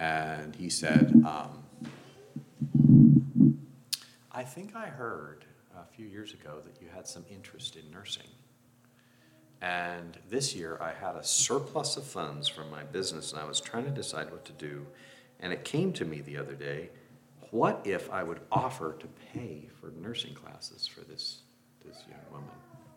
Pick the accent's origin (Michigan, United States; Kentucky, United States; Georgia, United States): Kentucky, United States; we had a lake where I grew up in Kentucky, about 20 miles long